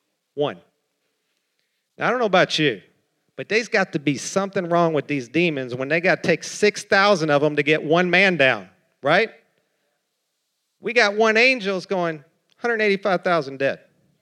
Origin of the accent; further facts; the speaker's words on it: Kentucky, United States; I say sword because I'm from Kentucky